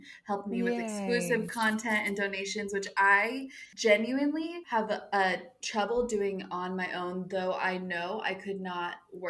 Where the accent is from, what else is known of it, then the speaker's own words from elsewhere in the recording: Salt Lake City, Utah, United States; born there; And I was born in Salt Lake City, Utah.